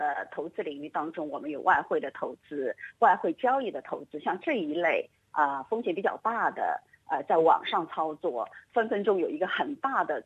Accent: China

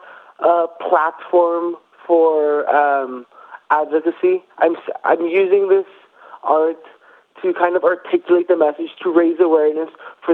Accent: Greece; also born or lived in London, United Kingdom / Barcelona, Spain; I was born in London, and from a young age I moved to Greece, so I lived there for 7 years. And in fourth grade, I moved to Barcelona, Spain, and I lived there for 5 years. And I moved back to Greece a year ago.

